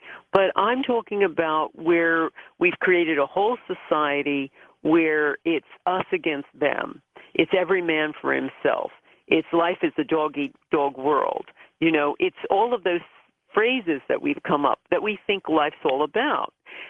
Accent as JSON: {"language": "English", "country": "United States", "moved": "yes", "lives_now": "United Kingdom", "said": "I've lived in the UK for, you know, half my life now, but I'm rabidly American."}